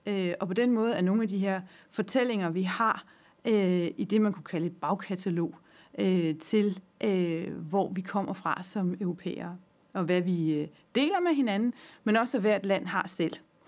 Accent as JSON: {"language": "Danish", "region": "Region of Southern Denmark", "country": "Denmark", "moved": "as an adult", "lives_now": "Copenhagen, Denmark", "said": "Jeg er 50. Jeg kommer fra Fyn oprindeligt, men jeg har boet i København siden 2004."}